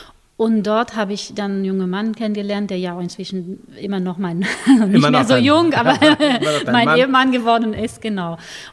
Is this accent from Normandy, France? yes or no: yes; Normandy, France; Ich komme aus der Nähe von Cherbourg.